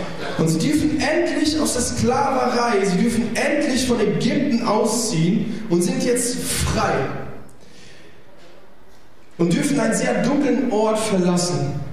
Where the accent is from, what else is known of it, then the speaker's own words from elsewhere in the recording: Italy; Ich bin auch Italiener